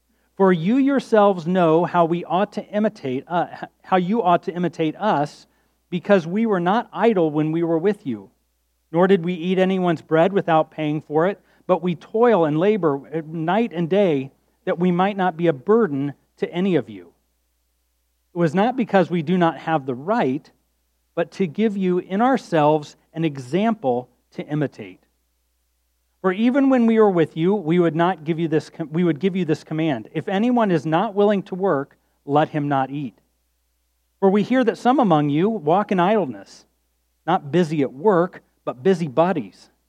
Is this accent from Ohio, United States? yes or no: yes; Columbus, Ohio, United States; also born or lived in Chicago, United States; I'm from Columbus, actually. Grew up a proud Buckeye fan.